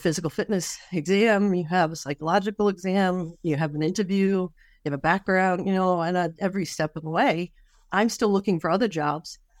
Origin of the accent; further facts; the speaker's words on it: Rhode Island, United States; I've been born and raised in Rhode Island. So I grew up in Rhode Island.